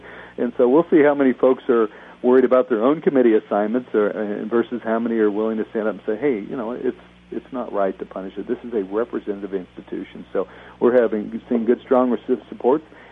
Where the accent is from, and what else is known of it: Kansas, United States